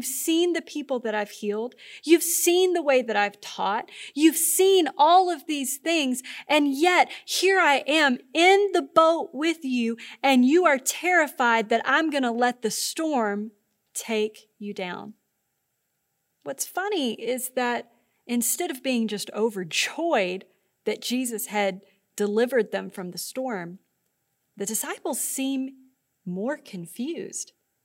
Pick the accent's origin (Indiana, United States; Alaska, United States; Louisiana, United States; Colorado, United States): Louisiana, United States; Growing up in Louisiana, we're used to really loud storms.